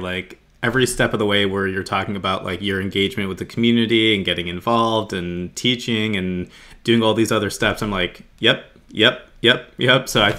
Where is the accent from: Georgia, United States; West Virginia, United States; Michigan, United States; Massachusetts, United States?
Michigan, United States; Livonia; growing up in Michigan, we lived in the city of Livonia, which was once dubbed the whitest city in the United States.